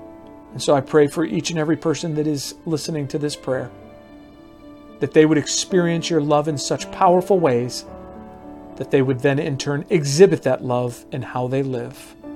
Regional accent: Chicago, Illinois, United States; actually in my hometown, there in Chicago, Illinois, actually just north of Chicago, place called Highland Park. You know, I grew up not too far from Highland Park.

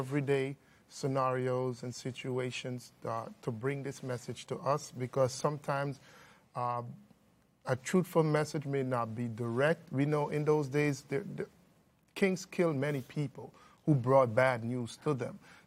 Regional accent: Guyana; I'm from Guyana.

